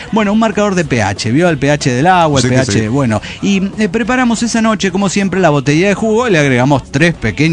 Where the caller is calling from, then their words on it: Avellaneda, Santa Fe, Argentina; de Avellaneda, Santa Fe, Argentina.